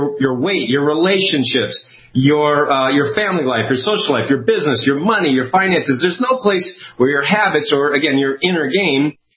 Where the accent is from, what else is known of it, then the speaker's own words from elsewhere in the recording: Kennebunkport, Maine, United States; I grew up in New England. You mentioned, you know, Kenny Bunkport, Maine. That's where I grew up.